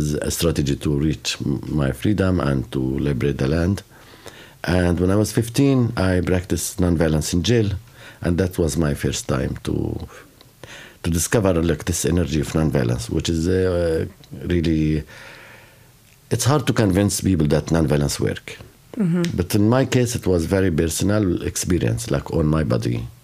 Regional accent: Jerusalem, Palestine; Yeah, so I grew up around Jerusalem, so I know a little mm-hmm. Hebrew, like music, maybe more.

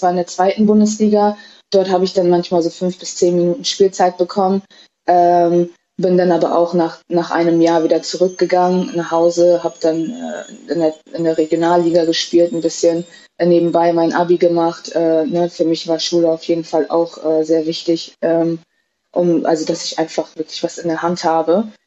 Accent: Cuxhaven, Lower Saxony, Germany; born there; Ich bin in Cuxhaven geboren, habe auch dort angefangen zu spielen

